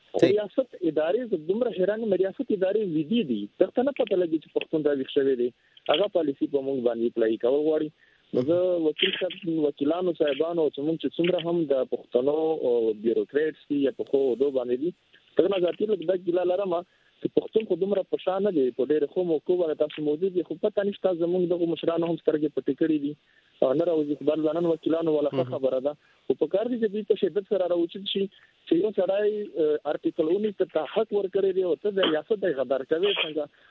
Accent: Pakistan; زه پاکستانی یم

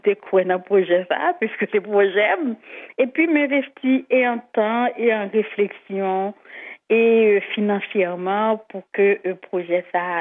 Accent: Haiti; moi, en tant qu'haïtienne

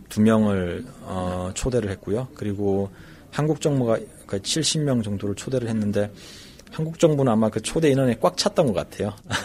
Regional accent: North Korea

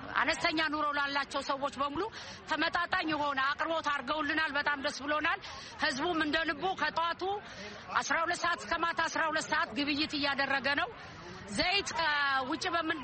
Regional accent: Dire Dawa, Ethiopia; የድሬዳዋ ተወላጅ ነኝ። እዚህ ተወልጄ ነው ያደግኩት።

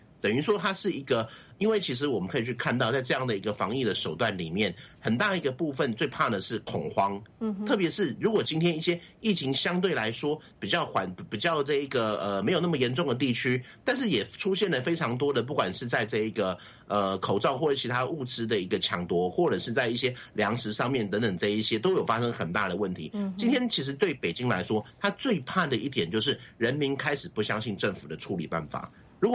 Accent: Taiwan; 我们台湾这边叫做军政医学

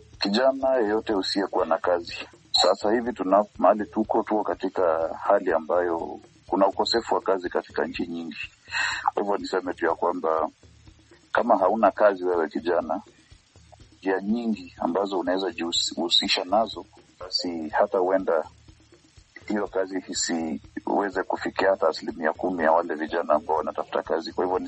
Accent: Kenya; mimi natoka Kenya

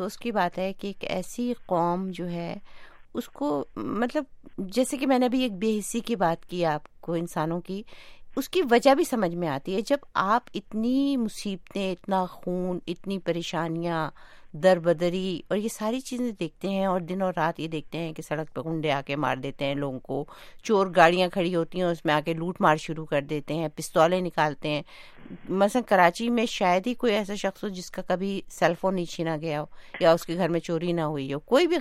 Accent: Pakistan; now in Canada; مطلب میں تو خود ظاہر ہے آپ بھی وہاں کی ہیں, میں بھی وہاں کی ہوں, ہمیں کئی سال ہو گئے

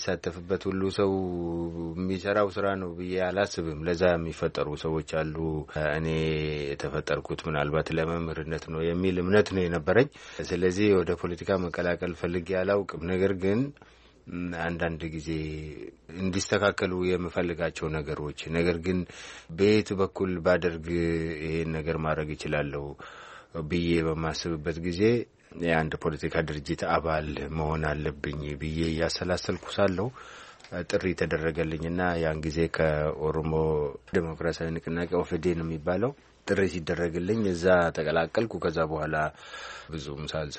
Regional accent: Boji Dirmeji, Oromia, Ethiopia; born there; ትውልዴ ምዕራብ ወለጋ ቦጂ ድርመጅ የሚባል ወረዳ ውስጥ ነው እና የተማርኩት ግንቢ ከፍተኛ ሁለተኛ ደረጃ ትምህርት ቤት ነው። ከዛ በኋላ ባህር ዳር መብራን ኮሌጅ ተምሬያለሁ። ከዛ አዲስ አበባ ዩኒቨርሲቲ ተምሬያለሁ።

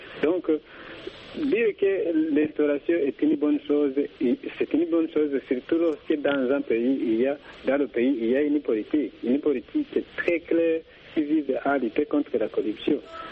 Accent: Burundi; Chez nous, en Afrique, je vais dire au Burundi exactement.

